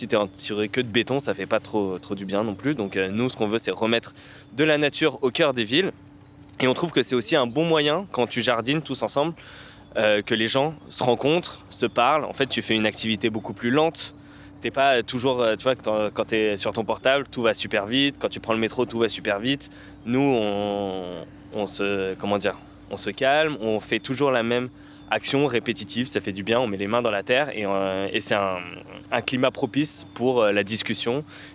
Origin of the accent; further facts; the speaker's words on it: Saint-Denis, Île-de-France, France; Nous, on vient plus ou moins de Saint-Denis et on trouve qu'il y a peu de nature